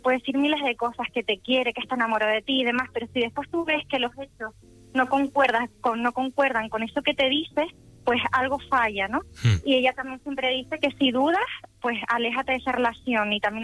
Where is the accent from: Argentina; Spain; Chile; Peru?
Spain; Santa Cruz de Tenerife, Canary Islands; Yo soy de Santa Cruz de Tenerife.